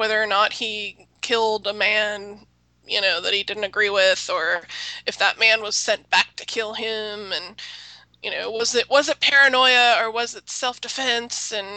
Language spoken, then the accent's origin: English; Dallas, Texas, United States; I mean, I grew up in Texas. I remember watching the space shuttle come back in.